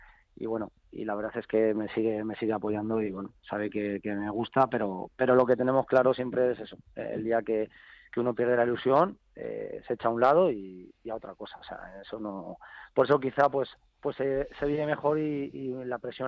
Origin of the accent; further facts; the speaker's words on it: Zaragoza, Aragon, Spain; yo soy de Zaragoza, pero bueno